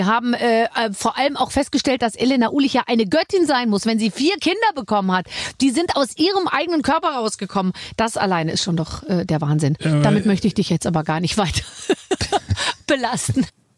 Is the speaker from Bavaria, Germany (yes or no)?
yes; Munich, Bavaria, Germany; now in Berlin, Germany; Weil du wohnst ja in meiner Heimatstadt München.